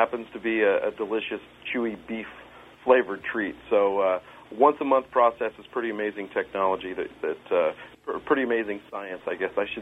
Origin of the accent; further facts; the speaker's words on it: Kansas, United States; I grew up in Kansas and had animals my whole life.